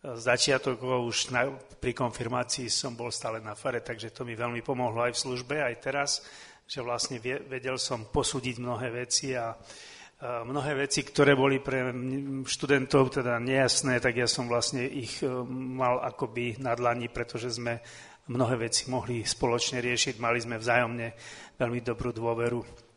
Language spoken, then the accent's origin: Slovak; Trenčianske Stankovce, Trenčín Region, Slovakia; ja som z Trenčianskych Stankoviec, teraz už sú to Trenčianske, tie to boli ešte veľké Stankovce.